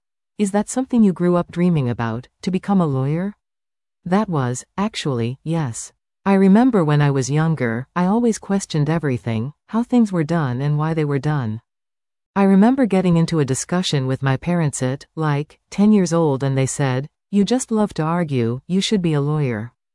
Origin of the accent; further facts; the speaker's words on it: Surrey, British Columbia, Canada; Also, growing up in Surrey for a long time